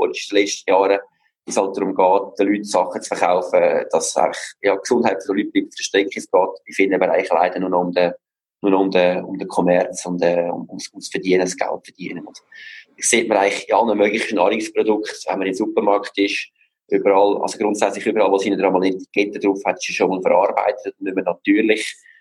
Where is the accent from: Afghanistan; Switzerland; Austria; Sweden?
Switzerland; als Schweizer